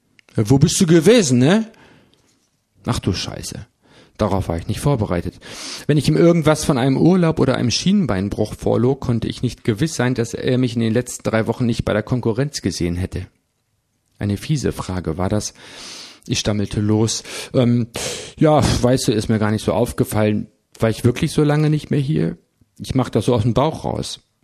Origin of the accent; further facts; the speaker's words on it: Oldenburg, Lower Saxony, Germany; Als Oldenburger wäre ich auch gerne Anhänger von 96 oder St. Pauli.